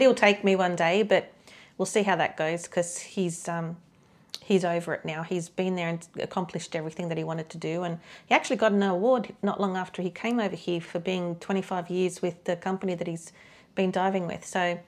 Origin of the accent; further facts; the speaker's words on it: Sydney, New South Wales, Australia; now in Campbelltown, Australia; Yep, born and bred in the Enmore Newtown area. And then I moved out to the Campbelltown area when I got old enough and brave enough.